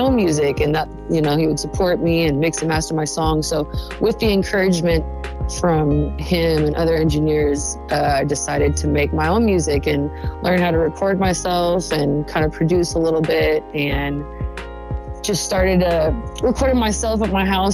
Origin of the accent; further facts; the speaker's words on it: Vallejo, California, United States; I've always been into music growing up in Vallejo.